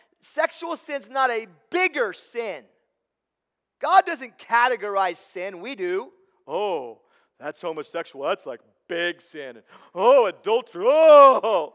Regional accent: Tillamook, Oregon, United States; showed up at my house at 9:15 at night with a warm pie and Tillamook ice cream, because she knew I was from Tillamook. She's honoring my culture.

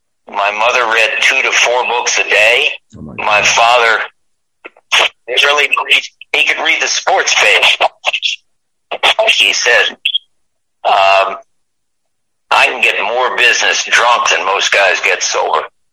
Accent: Bowling Green, Kentucky, United States; Maybe it's growing up in the South. You can't. My mother used to say, you can take the boy out of Bowling Green, but you can't take the Bowling Green out of the boy. And I'll always have a little of that in me.

